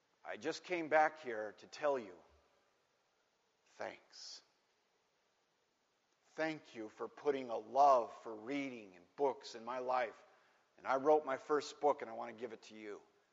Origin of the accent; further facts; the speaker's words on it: Minneapolis, Minnesota, United States; I came back from Birmingham, from EWTN, to my parents' house in Minneapolis. And my thought came to Mr. Knight, and I went to my elementary school to find him, to thank him.